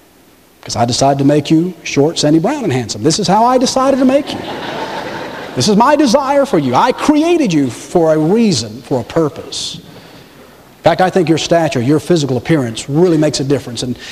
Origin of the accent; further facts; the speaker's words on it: Atlanta, Georgia, United States; born there; The day I was born in Georgia Baptist Hospital in Atlanta, Georgia. My family was not Baptists, to say the least.